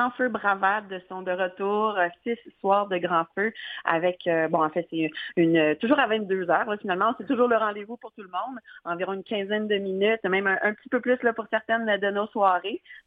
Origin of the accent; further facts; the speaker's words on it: Sherbrooke, Quebec, Canada; Pour ma part, moi, je viens de Sherbrooke.